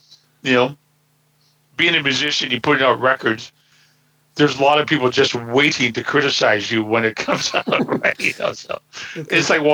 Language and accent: English; Burnaby, British Columbia, Canada; Now in my hometown, which is 250,000 people, Burnaby, there's 103 languages spoken.